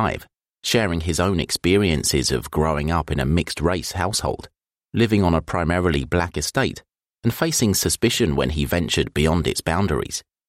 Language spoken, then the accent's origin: English; Elephant and Castle, London, United Kingdom; I'm originally from Elephant and Castle. I'm from the Aylesbury estate. It's massive, one of the biggest estates in Europe.